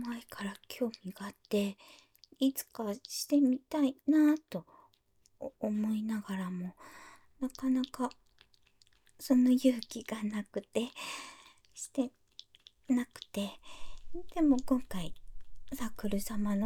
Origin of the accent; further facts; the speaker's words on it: Fukuoka, Japan; 出身地は、福岡の博多です。バリバリの博多っ子なんですけど、